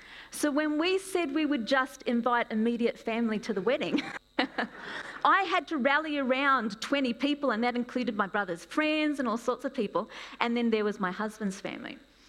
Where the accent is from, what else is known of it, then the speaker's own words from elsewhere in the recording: Australia; moved away as an adult; now in New Zealand; I'm from Australia originally. I've lived here for 25 years.